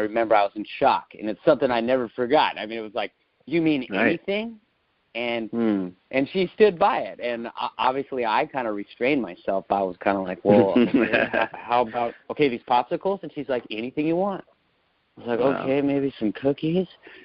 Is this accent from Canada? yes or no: no; Washington, United States; growing up in Washington in the country, that name became Reynolds.